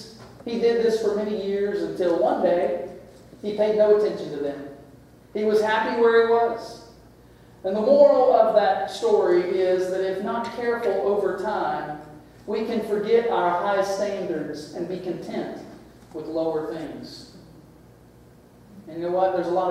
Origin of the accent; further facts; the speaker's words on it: Ohio, United States; We had one when I was a kid growing up in Ohio